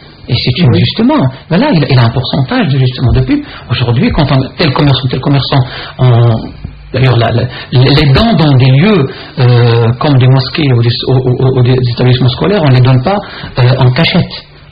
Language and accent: French; France; Donc à la limite, on a oublié nos origines. Nous sommes des Français, nous sommes des musulmans, et nous essayons justement de conjuguer nos efforts pour en faire quelque chose.